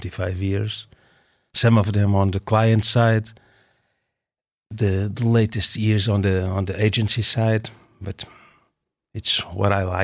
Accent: Portugal; I come from Portugal

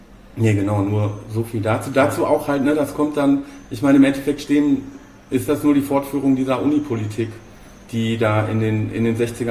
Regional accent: Bochum, North Rhine-Westphalia, Germany; ich bin im Bochumer Süden groß geworden und war da so mehr oder weniger das einzige Ausländerkind in der Stufe.

